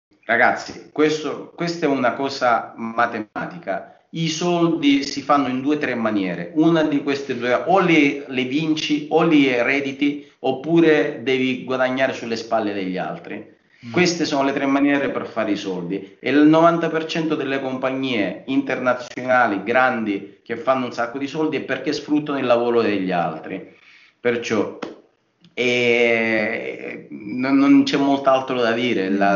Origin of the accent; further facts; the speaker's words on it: Sicily, Italy; moved away as an adult; also born or lived in Lombardy; poi me ne sono andato dalla Sicilia, mi sono trasferito a 20 anni in Lombardia.